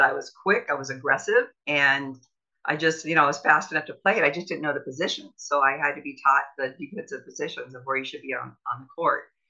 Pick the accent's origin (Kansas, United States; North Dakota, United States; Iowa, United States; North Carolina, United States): Iowa, United States; I came from Iowa to where you were not thought any less of a feminine athlete by playing sports in Iowa.